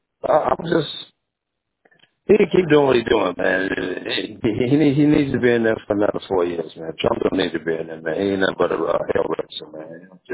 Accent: Wisconsin, United States; I'm all for Democrats, man. I'm from Wisconsin. From one of those states, right?

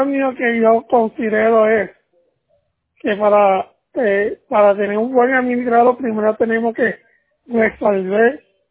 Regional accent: Bayamón, Puerto Rico; Oye, como soy de Bayamón

